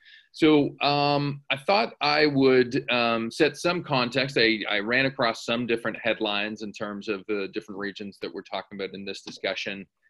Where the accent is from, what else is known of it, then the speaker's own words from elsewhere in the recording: Canada; particularly as a Canadian as well